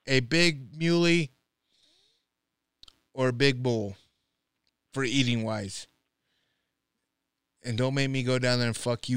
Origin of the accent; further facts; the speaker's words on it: Nebraska, United States; Here's the thing. I grew up in Nebraska.